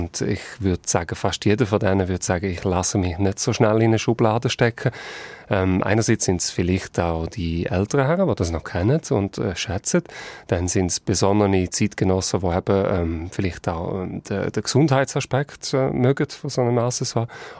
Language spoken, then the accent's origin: German; Netherlands; German is a second language; now in Switzerland; aber einen Helm sträube ich mich als Holländer sogar auf dem Velo dagegen.